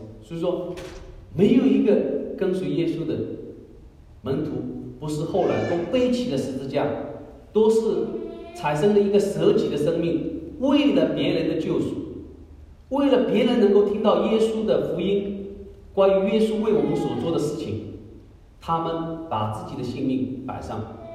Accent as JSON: {"language": "Chinese", "country": "China", "said": "对，我们都是中国人，是同胞"}